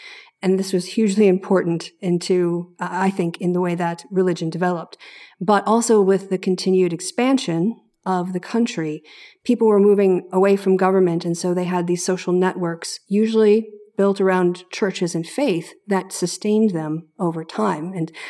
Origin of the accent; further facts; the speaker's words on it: United States; what's particularly interesting to me as an American